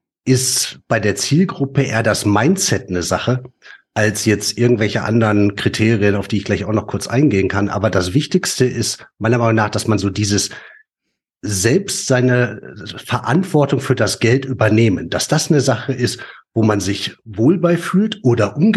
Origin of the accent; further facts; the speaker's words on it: North Rhine-Westphalia, Germany; wir kommen ja beide aus dem Pott.